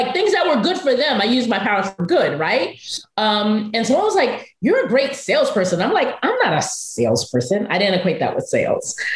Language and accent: English; Brooklyn, New York, United States; And so I went back to Brooklyn. I'm from Bushwick, and I was working in Bed-Stuy.